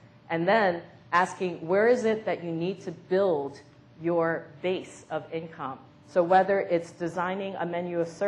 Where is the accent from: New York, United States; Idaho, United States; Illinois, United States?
New York, United States; I'm a New Yorker who got to take this picture lying between the buildings.